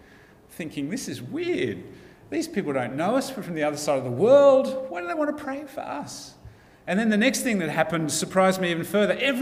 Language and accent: English; Sydney, New South Wales, Australia; "Oh, we're from Australia. We come from Sydney."